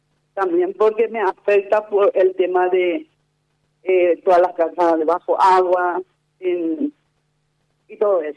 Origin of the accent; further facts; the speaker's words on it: Boquerón, Paraguay; a nosotros que somos de Boquerón, nadie no nos escucha.